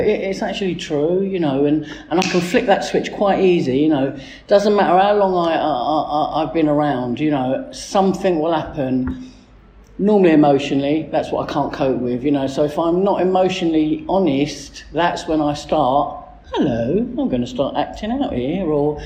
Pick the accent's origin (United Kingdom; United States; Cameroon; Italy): United Kingdom; London; accent: Cockney; I'm the Cockney one